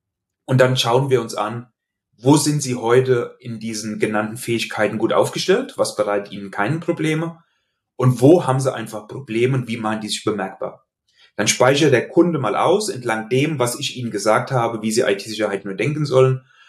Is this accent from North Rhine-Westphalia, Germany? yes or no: no; Hesse, Germany; accent: Hessian; An meinem Dialekt, den ich nicht schaffe, ganz zu verbergen, hast du sicherlich gemerkt, dass ich in Hessen beheimatet bin. Ich wohne in Limburg an der Lahn.